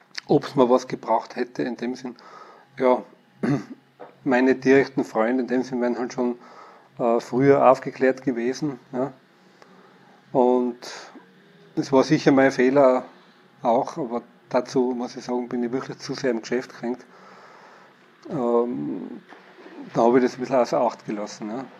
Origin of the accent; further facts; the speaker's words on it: Innsbruck, Tyrol, Austria; ich komme aus Innsbruck, wie ich schon eingangs erwähnt habe, bin dort in die Handelsakademie gegangen